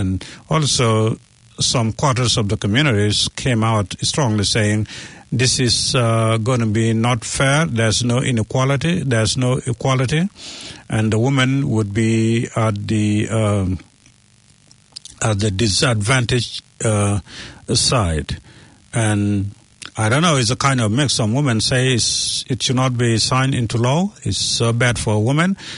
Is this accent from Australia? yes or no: no; Sudan; I'm from Sudan originally